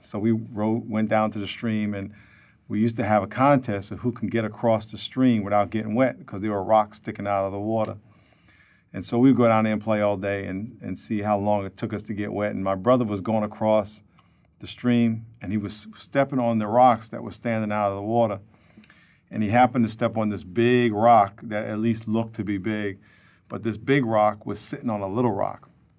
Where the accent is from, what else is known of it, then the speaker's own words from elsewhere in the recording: New York, United States; I grew up down right outside New York City.